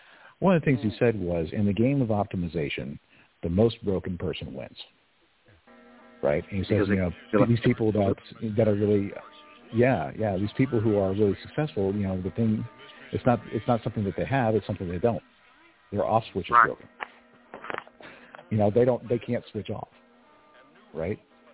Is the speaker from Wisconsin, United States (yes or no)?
no; Kansas, United States; But I grew up in Kansas. You know, I'm around all these very simple, very normal people